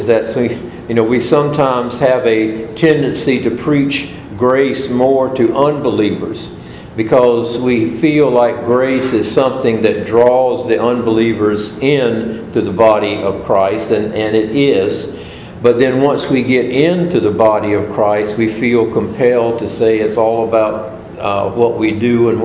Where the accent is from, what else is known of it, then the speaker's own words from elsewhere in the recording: Southern United States, United States; And growing up in the Bible Belt, when pretty much everyone has been in Sunday school